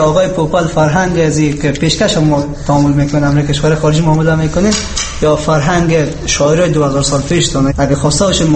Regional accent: Afghanistan; ما افغان هستیم، مسلمان هستیم

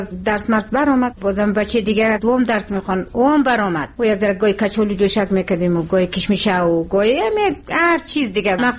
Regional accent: Maidan Wardak, Afghanistan; از این میدان وردک هستم دیگه، از دوره میدان وردک.

